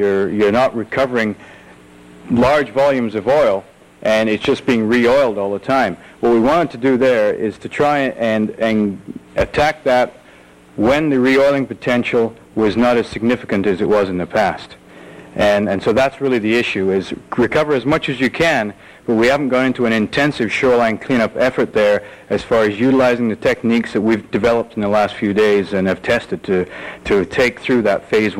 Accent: Canada; In fact, I come from Canada

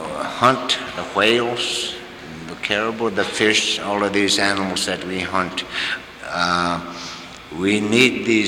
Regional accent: Point Hope, Alaska, United States; from Point Hope.

